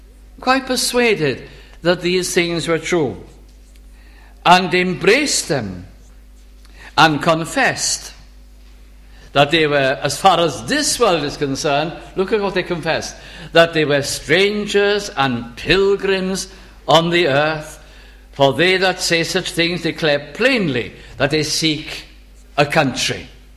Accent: Wales, United Kingdom; I love my country, I think the world of the fact that I am Welsh, I love it.

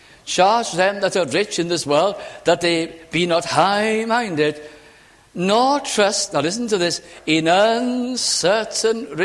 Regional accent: Bolton, North West England, United Kingdom; had been to some function in my hometown in South Lancashire.

